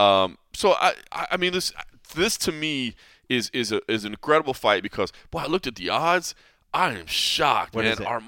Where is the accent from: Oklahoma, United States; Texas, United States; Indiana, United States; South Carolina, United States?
Texas, United States; I love, obviously, my home state of Texas.